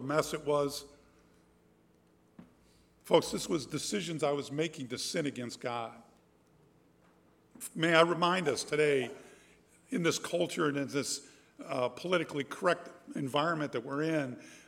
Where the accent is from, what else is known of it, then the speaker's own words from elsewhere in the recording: Chicago, Illinois, United States; 1952, I was born in Chicago. That's where I'm from, my wife also.